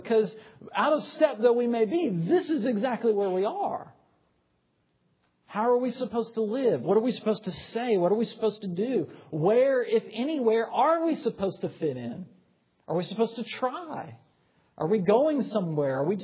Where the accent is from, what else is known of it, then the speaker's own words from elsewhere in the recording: South Carolina, United States; I used to be able to say, you know, I'm from South Carolina, I used to be able to say, I work with college students.